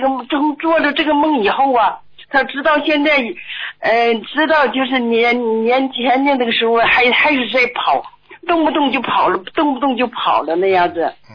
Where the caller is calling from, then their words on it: Shanghai, China; 我是上海的